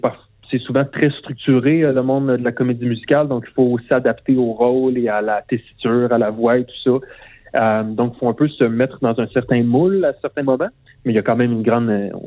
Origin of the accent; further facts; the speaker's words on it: Plessisville, Quebec, Canada; le projet s'est inspiré par ma ville natale de Plessisville et par mon expérience en tant que jeune homosexuel en région